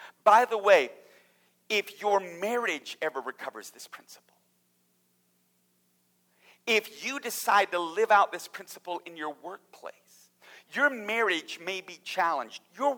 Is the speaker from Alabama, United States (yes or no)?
yes; Alabama, United States; I'm from Alabama, so you might have to help me.